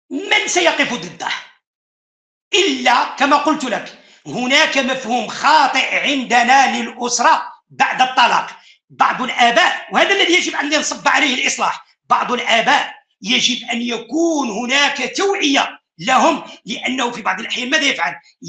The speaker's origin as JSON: {"language": "Arabic", "country": "Morocco", "said": "حينما نذهب إلى قانون المؤسسات التعليمية عندنا في المغرب"}